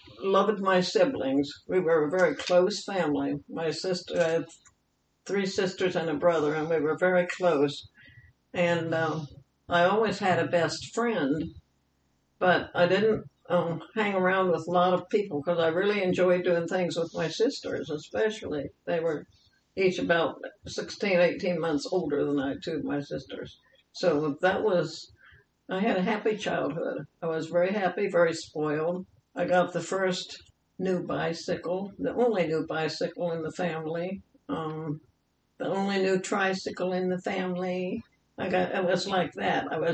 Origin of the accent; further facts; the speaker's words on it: Columbus, Ohio, United States; born there; I was born in Columbus, Ohio, at Grant Hospital.